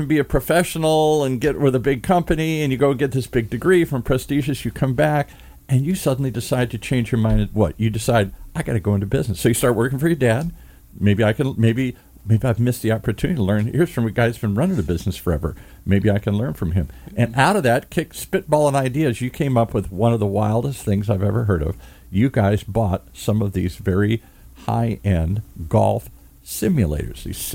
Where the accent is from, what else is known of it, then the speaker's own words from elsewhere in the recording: Michigan, United States; I grew up in the Midwest, Michigan, wearing my Michigan hats, freezing.